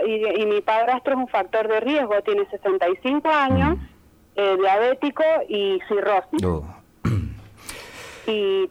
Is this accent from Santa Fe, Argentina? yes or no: no; San Rafael, Mendoza, Argentina; now in San Luis, Argentina; yo soy oriunda de San Rafael, Mendoza. Hace 9 años que estoy viviendo acá en San Luis.